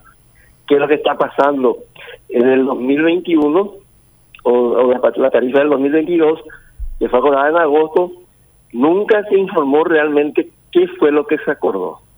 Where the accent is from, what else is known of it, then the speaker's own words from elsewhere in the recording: Paraguay; nosotros realmente como paraguayos no sabemos cuánto fue lo que recibió Paraguay